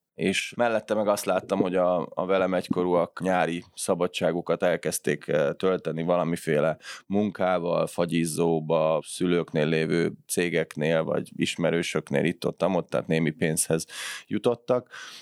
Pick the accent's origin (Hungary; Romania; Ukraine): Hungary; Budapest; 1979-ben születtem Budapesten, a külvárosban 16 és 15. kerületben laktunk, és vagyis itt laktak a szüleim